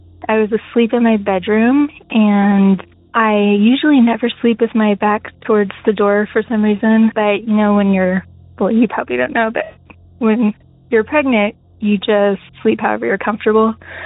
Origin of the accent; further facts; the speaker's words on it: California, United States; now in Missouri, United States; Both of them actually take place in Southern California. That's where I'm from.